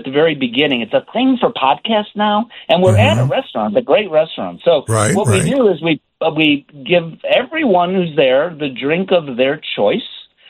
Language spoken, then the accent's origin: English; Chicago, Illinois, United States; I am from Chicago. I want to celebrate everything we have to celebrate in Chicago.